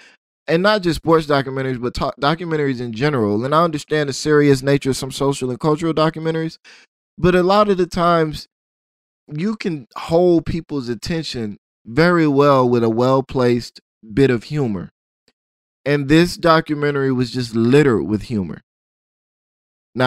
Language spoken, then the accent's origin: English; Tallahassee, Florida, United States; Me being a Floridian, I do have a love for all things Florida, but I'm from North Florida. I'm from Tallahassee, a place that was mentioned in the film. But that's where I'm from.